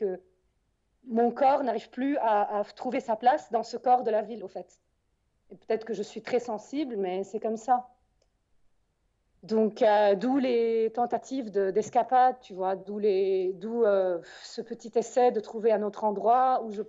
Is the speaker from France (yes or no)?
no; Beirut, Beirut Governorate, Lebanon; Ils te disent, tu viens d'où? Beyrouth. Tu cours où? À Beyrouth.